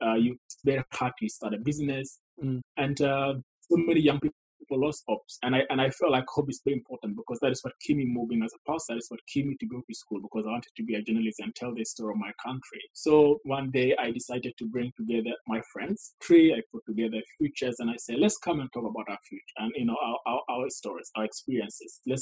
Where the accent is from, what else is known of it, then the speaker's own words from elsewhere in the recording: Ethiopia; So I was born and raised in Ethiopia.